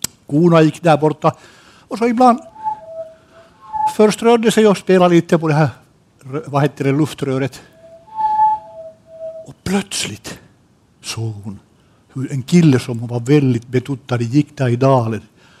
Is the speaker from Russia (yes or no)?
no; Finland; Och jag kommer från Finland för början.